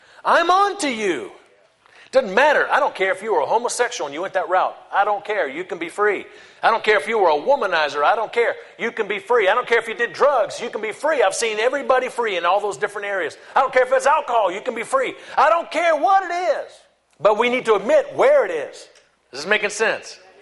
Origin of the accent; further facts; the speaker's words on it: New Orleans, Louisiana, United States; when I was 16, I grew up in New Orleans area, I went to the French Quarter.